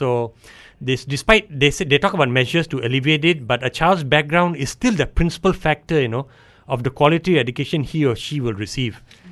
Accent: Malaysia; as a Malaysian

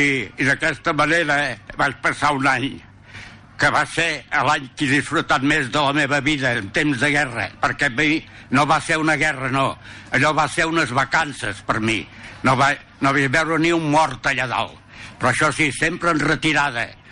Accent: Catalonia, Spain; Com que he nascut al Penedès, això ho porto la sang des de petit. A casa eren pagesos

